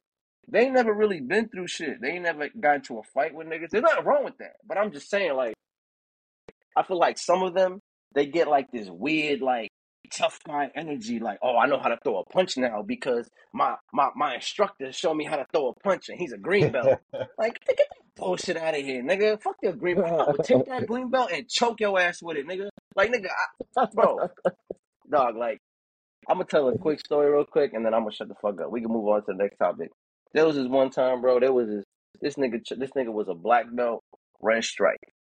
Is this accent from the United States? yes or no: yes; Cleveland, Ohio, United States; I mean, I'm from Cleveland. Shit, we been tough.